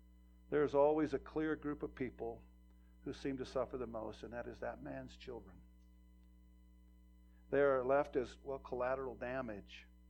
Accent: Montana, United States; We're hunters. We're from Montana, and so it was hunting season, it was bird season, and I just loved bird hunt when I was a young man.

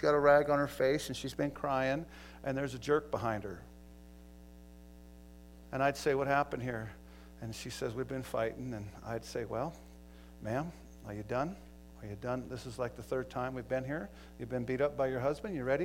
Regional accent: Montana, United States; we went to eastern Montana, my hometown

